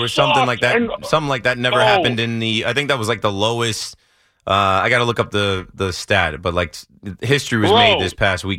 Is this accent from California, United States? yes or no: no; New Jersey, United States; Like, I grew up in the shore. I'm from Jersey, down by the beach, boy. No one was bringing me to the Bronx.